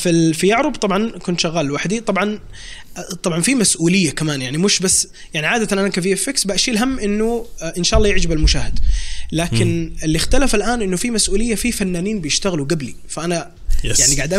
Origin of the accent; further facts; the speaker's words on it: Saudi Arabia; وبعدين جات السينما عندنا في السعودية